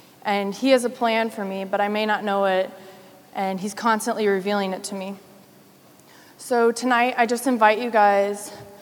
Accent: Norfolk, Nebraska, United States; I'm from Norfolk, Nebraska.

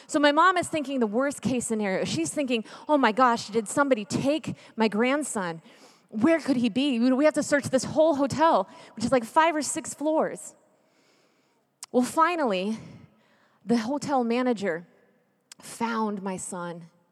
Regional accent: Texas, United States; born there; also born or lived in Memphis; now in Kansas, United States; But I was born in Texas, though.

